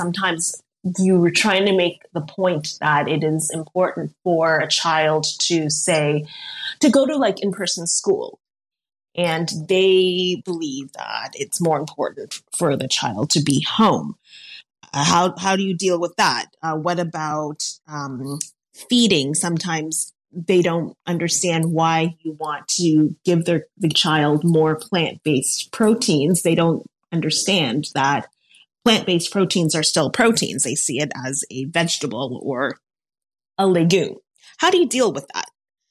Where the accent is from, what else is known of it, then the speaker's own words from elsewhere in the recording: Toronto, Ontario, Canada; I'm from Toronto, Ontario, Canada.